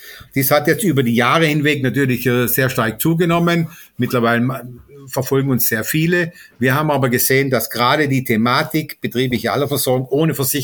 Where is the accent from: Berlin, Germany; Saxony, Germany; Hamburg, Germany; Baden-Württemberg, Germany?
Baden-Württemberg, Germany; Karlsruhe; Ich komme räumlich aus dem Großraum Karlsruhe.